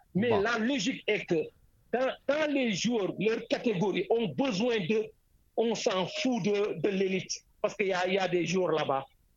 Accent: United States; French is a second language; Moi, je suis un Américain. Nous, les Américains, c'est le résultat qui incombe.

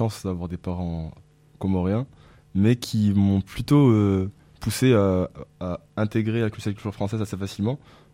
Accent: Marseille, Provence-Alpes-Côte d'Azur, France; j'ai 21 ans, j'ai grandi à Marseille, c'est un lieu assez multiculturel

